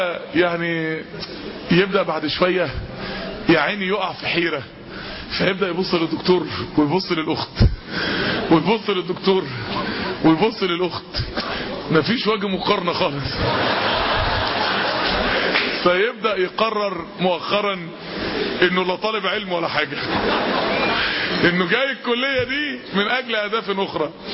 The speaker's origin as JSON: {"language": "Arabic", "country": "Egypt", "said": "احنا عندنا في مصر 16 مليون عنسة مطلقة"}